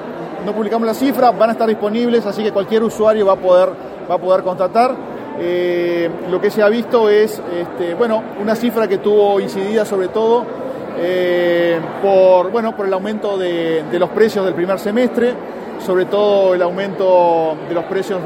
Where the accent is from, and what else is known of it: Uruguay